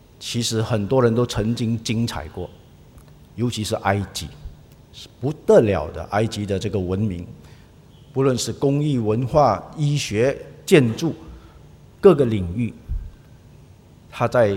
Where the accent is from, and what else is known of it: Singapore